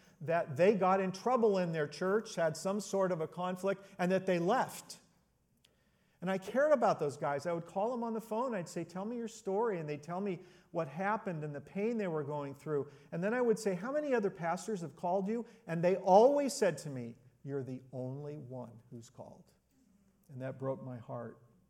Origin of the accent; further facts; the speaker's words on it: Anaheim, California, United States; I grew up in Anaheim, and I served in church ministry for 36 years, mostly, as I mentioned, as a pastor in the Bay Area.